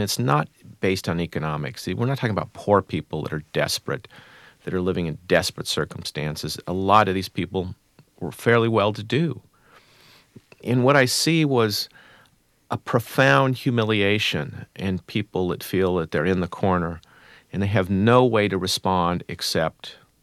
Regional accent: United States; I'm an American. I can't sympathize with the Catholics in Ireland or the Protestants.

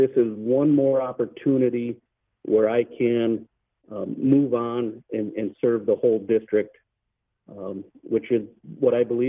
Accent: Wisconsin, United States; I grew up here in Portage County. I actually live in the home that I was raised in.

